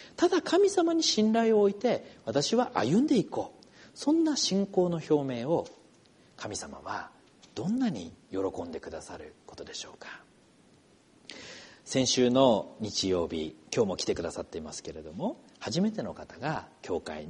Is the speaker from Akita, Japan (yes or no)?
yes; Akita, Japan; 私と同じ秋田県の出身だったり